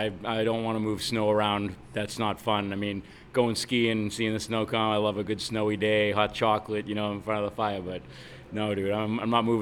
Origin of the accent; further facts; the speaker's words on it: Massachusetts, United States; Yeah, I'm from Massachusetts. My grandfather grew up in a Jewish deli in Brookline, really.